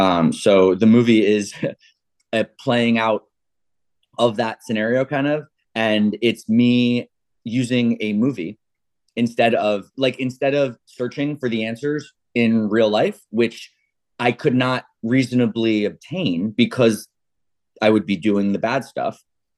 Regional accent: New York, United States; born there; Went to school on the Upper East Side. I was born around Union Square.

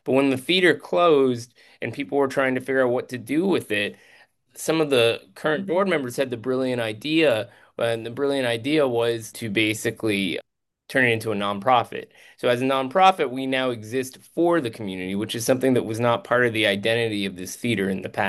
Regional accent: Seattle, Washington, United States; Yeah, third generation Texan with half my family's from Colombia. And I grew up in Seattle, Washington.

